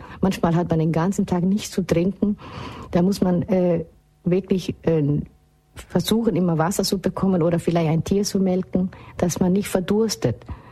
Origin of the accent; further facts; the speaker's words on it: Somalia; bei uns in Somalia ist der Familienverbund unheimlich wichtig.